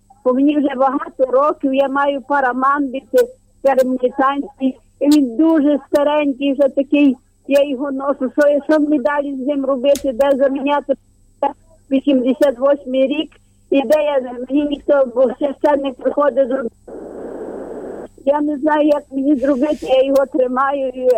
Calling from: Lviv, Lviv Oblast, Ukraine; Я з Львова телефоную.

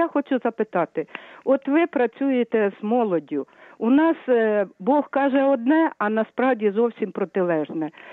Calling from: Lviv, Lviv Oblast, Ukraine; Алло, я із Львова

